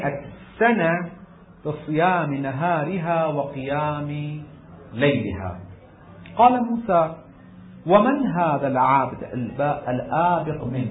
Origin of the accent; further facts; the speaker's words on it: Tehran, Tehran Province, Iran; now in Qom, Iran; أنا كرجل إيراني جئت من مدينة أخرى من طهران، يعني ما كنت بعيد